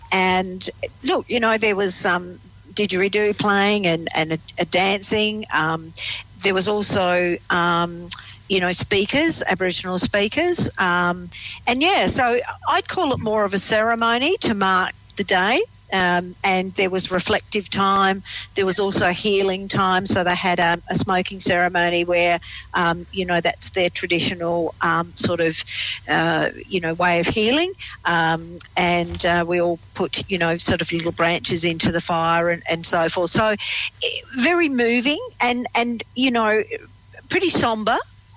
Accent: England, United Kingdom; I'm English

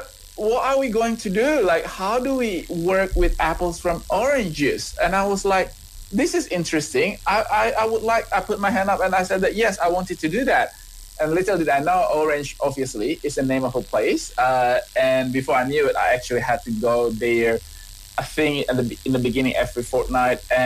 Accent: Indonesia; English is a second language; moved away as an adult; now in Australia; because, you know, I was born and I grew up in Indonesia, I came to Australia as an international student.

